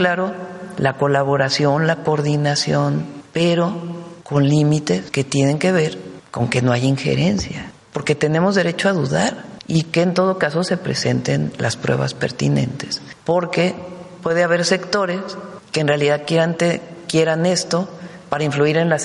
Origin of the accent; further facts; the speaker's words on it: Mexico; Pero tenemos que ser muy serios como mexicanos